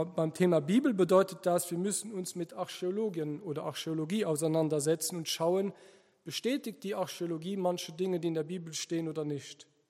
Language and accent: German; Luxembourg; first language Luxembourgish; German is a second language; Und damit ihr auch meine Muttersprache lernt, habe ich euch auf Luxemburgisch was mitgebracht.